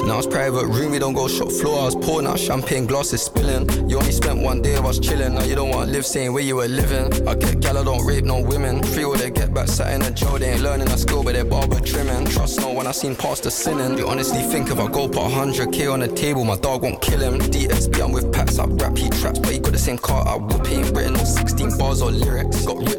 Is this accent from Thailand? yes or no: no; London, United Kingdom; I'm from London, so I speak with a twang.